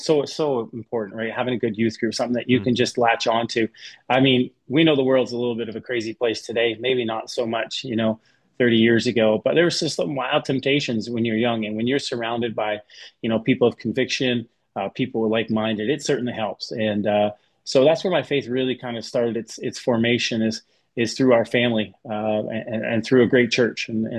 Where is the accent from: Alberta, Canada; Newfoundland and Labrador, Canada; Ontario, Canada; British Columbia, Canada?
Ontario, Canada; I grew up in a family of faith. My parents came to Canada from the Netherlands.